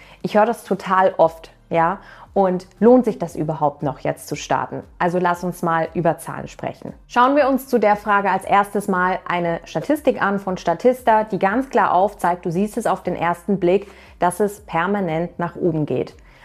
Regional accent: Baden-Württemberg, Germany; in Freiburg in Deutschland, ist ganz in der Nähe von meiner Heimat, wo ich ursprünglich herkomme.

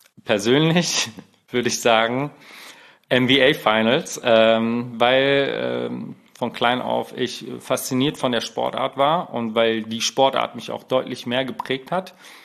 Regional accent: Hamm, North Rhine-Westphalia, Germany; ich komme, wie gesagt, aus NRW, Hamm. Stadtteil, nicht Stadtteil, also aus der Stadt Hamm.

